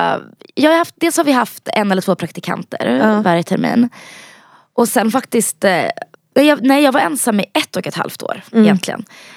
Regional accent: Växjö, Kronoberg County, Sweden; also born or lived in Bosnia and Herzegovina; Jag är ju från Växjö, eller uppvuxen i Växjö. Jag är från Bosnien.

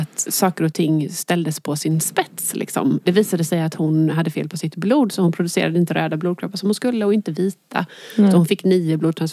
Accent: Jönköping, Jönköping County, Sweden; och jag är ifrån Jönköping. Mm. Jag bor där och har bott där större delen av mitt liv.

